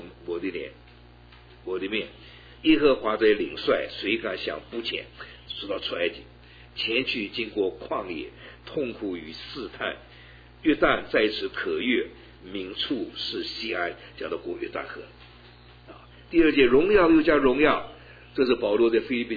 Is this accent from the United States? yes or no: yes; United States; 特别是我们美国人那个写的好诗歌太少太少，